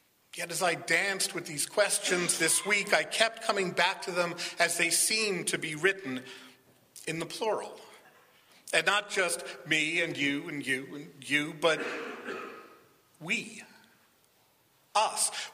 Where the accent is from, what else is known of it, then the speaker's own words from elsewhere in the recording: Long Island, New York, United States; also born or lived in Boston / southern Maine / Cape Cod; I grew up on Long Island, New York, went to college in upstate New York, moved to Boston, and then to southern Maine, out to Cape Cod, and finally here.